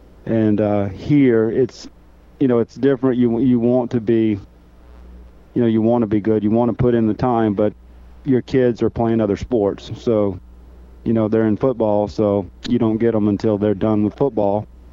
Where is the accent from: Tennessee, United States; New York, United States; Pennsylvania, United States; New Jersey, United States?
Tennessee, United States; Nashville; Absolutely. Yes, I'm from Nashville.